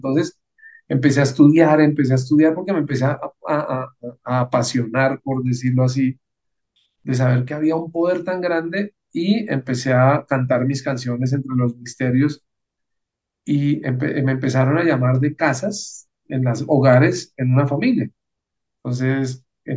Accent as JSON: {"language": "Spanish", "town": "Chiquinquirá", "region": "Boyacá", "country": "Colombia", "tie": "born or raised there", "said": "vengo de la tierra del Rosario. Vengo de la tierra donde tú desde niño tienes a tu mamá y a tu abuela con una camándula en la mano. Eso es el registro de un chiquinquireño"}